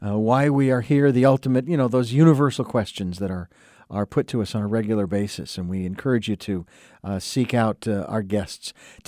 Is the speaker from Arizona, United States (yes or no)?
yes; Phoenix, Arizona, United States; you traveled to Arizona, which is my home state. It's where I was born and raised in Phoenix.